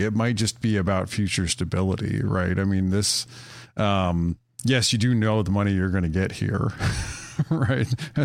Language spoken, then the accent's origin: English; Wyoming, United States; I grew up in Wyoming and spent a lot of time in Denver.